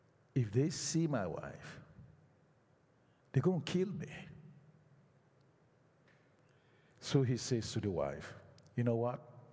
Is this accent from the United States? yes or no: no; Canada; And they asked, "Where are you guys from?" I said, "We're from Canada."